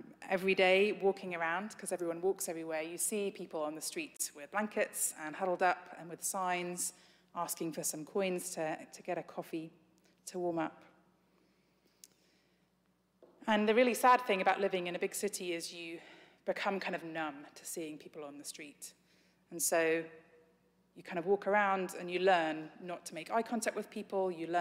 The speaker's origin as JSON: {"language": "English", "region": "England", "country": "United Kingdom", "tie": "born or raised there", "also_born_or_lived": "Edinburgh, Scotland", "said": "So, as you maybe have guessed, I grew up in England, but when I was 18, I went to Edinburgh in Scotland to go to university."}